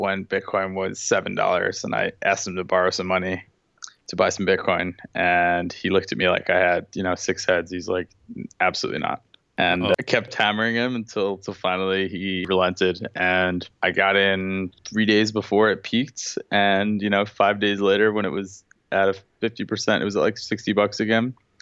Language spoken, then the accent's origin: English; Long Beach, New York, United States; I'm from Long Beach, New York.